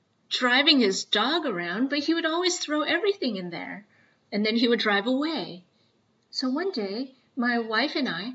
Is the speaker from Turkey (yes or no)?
no; Rockville, Maryland, United States; Hello, everyone. I am from Rockville. A sister.